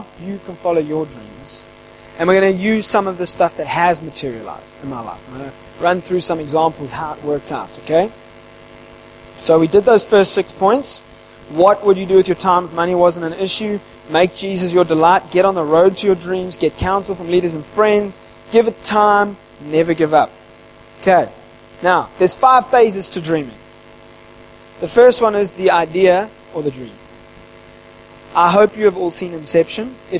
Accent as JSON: {"language": "English", "region": "England", "country": "United Kingdom", "tie": "born there", "said": "I was born in England, so I have it in my heritage."}